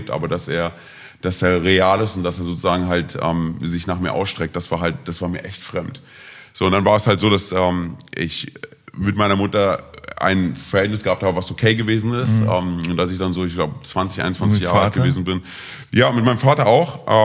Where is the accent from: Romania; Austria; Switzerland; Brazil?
Romania; Ich bin ja auch Rumäne. Sozusagen in einem recht strengen Umfeld auch aufgewachsen.